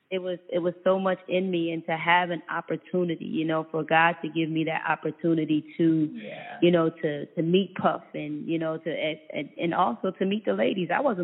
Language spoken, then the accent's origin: English; Edison, New Jersey, United States; I'm from Edison.